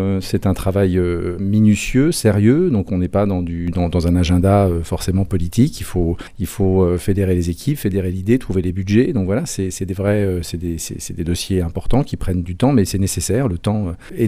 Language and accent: French; Grand Est, France; On l'a fait avec l'Alsace, par exemple, puisqu'on est originaire d'Alsace